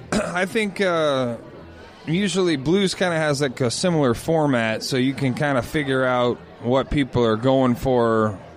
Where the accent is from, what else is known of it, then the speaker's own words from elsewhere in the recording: Chicago, Illinois, United States; maybe I get a little bit of a leeway because I'm from Chicago